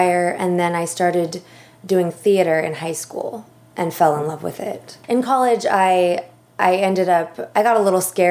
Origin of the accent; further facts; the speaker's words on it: Sacramento, California, United States; Plus, I'm from Sacramento, and there are performing arts outlets, but it's not a huge, you know, industry in Sacramento.